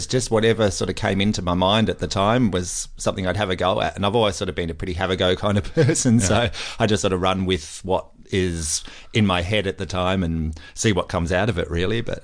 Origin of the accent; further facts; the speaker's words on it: Pakenham Upper, Victoria, Australia; I grew up in Melbourne, country Victoria. I grew up in a place called Pakenham Upper when it was called Pakenham Upper, and then they changed it to Upper Pakenham